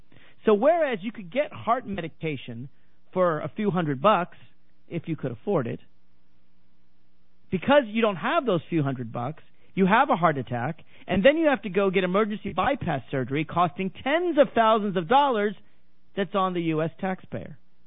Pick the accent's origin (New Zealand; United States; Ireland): United States; Nashville, Tennessee; I'm going to be in Nashville for Thanksgiving. In fact, I'm going to be gone all next week. I'll be in my hometown, so I'll be there shortly.